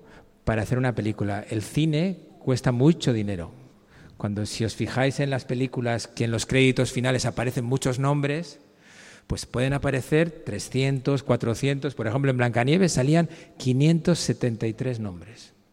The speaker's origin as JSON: {"language": "Spanish", "town": "Bilbao", "region": "Basque Country", "country": "Spain", "tie": "born or raised there", "said": "Yo soy de Bilbao. Y Bilbao, como sabéis, está en el norte y llueve mucho. Y yo estaba rodeado de cines."}